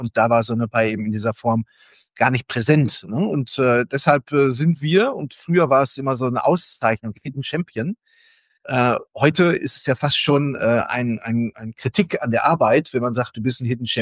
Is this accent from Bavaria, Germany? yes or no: no; North Rhine-Westphalia, Germany; born there; bin gebürtiger Westfale. Die Liebe hat mich ins Rheinland gebracht.